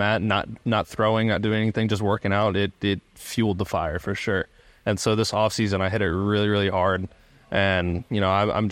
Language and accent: English; Georgia, United States; I saw, you know, a lot of Braves cards because I'm from Georgia.